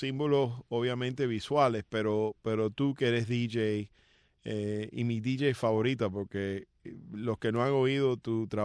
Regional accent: Cuba; todos somos cubanos

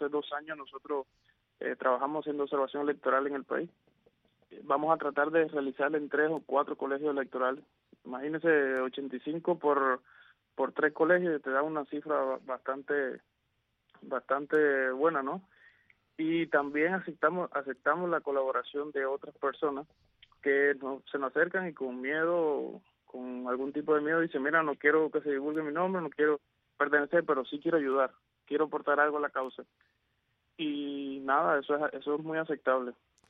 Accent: Cuba; como ciudadanos cubanos.

